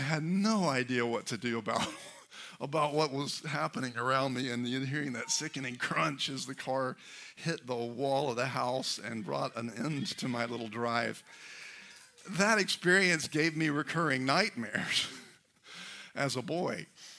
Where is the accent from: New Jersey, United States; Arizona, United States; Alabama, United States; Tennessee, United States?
Alabama, United States; my boyhood growing up in Alabama